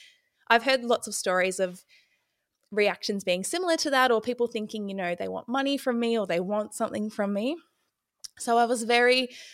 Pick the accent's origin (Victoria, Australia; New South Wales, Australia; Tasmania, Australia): Victoria, Australia; Ballarat; I'm from Ballarat, Victoria.